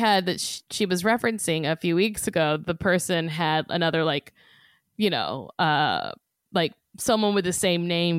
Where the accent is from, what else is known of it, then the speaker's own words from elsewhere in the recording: Corona, California, United States; also born or lived in St. Louis; I am from Southern California, Corona, to be exact.